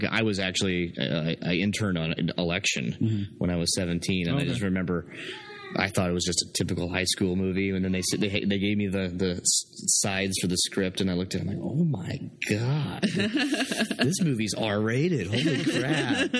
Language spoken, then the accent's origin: English; Nebraska, United States; Being from a small town in Nebraska, I'm like, I know all these characters.